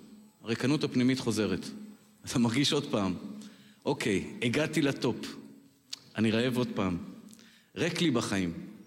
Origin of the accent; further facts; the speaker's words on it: Tel Aviv, Tel Aviv District, Israel; אני גדלתי בתל אביב.